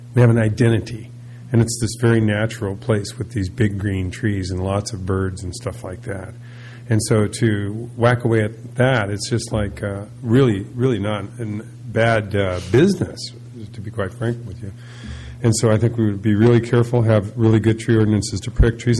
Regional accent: Morro Bay, California, United States; from Morro Bay.

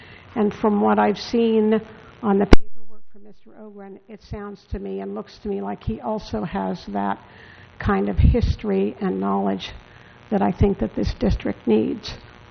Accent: Arroyo Grande, California, United States; now in Morro Bay, United States; But I've grown up on the Central Coast. I was born in Santa Maria. I grew up in Arroyo Grande. I've lived in Morro Bay for the last 45 years.

